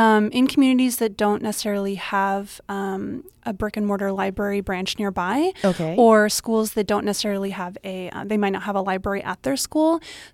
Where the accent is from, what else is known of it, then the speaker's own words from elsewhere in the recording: California, United States; But I grew up in the Bay Area and we'd go to the Contra Costa library branches a lot, and Oakland libraries